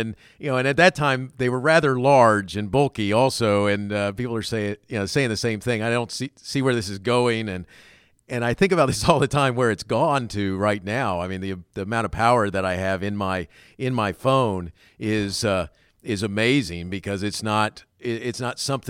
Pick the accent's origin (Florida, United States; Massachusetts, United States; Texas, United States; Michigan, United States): Florida, United States; I grew up in Florida at the time during the Apollo space missions